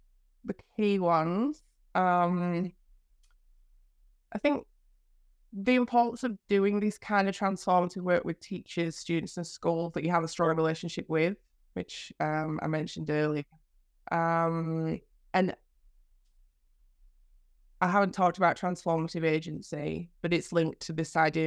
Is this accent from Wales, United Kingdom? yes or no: no; Malham, Yorkshire and the Humber, United Kingdom; I was born in Yorkshire, born and raised. It's just a beautiful place. So I'll say Malham in particular.